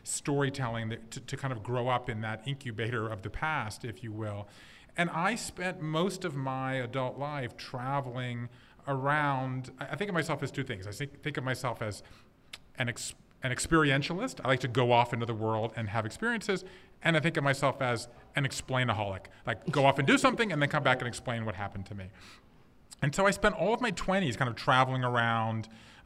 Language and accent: English; Savannah, Georgia, United States; I'm from Georgia, right? I grew up in Savannah.